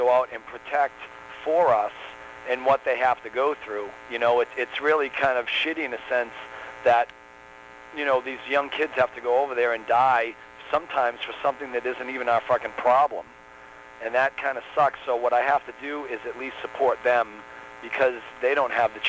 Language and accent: English; United States; And, hey, you know, I'm an American boy, so I'm proud of it.